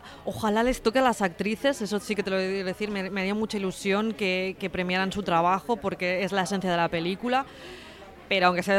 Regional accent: Cornellà de Llobregat, Catalonia, Spain; decirlo sin que me pregunten que soy de Cornellá.

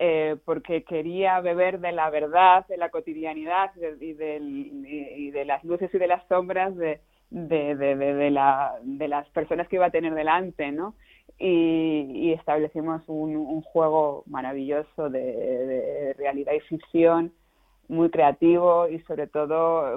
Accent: Extremadura, Spain; Sí, que es además la tierra de mis padres, de mi padre y de mis abuelos paternos, que yo también soy extremeña.

